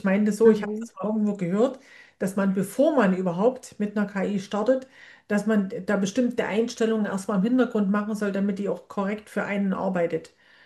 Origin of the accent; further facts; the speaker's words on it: East Germany, Germany; ich stamme zum Beispiel aus der DDR. Wir hatten früher noch nicht immer ein Telefon